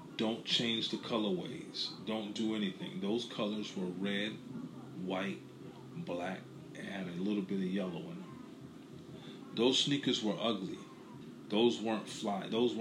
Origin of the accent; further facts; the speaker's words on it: New York, United States; I'm from Brooklyn and we wear sneakers.